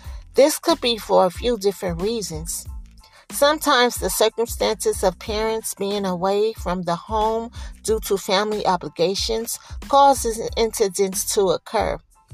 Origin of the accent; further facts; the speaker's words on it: Oakland, California, United States; And it's my personal journey growing up in Oakland, as you all may know.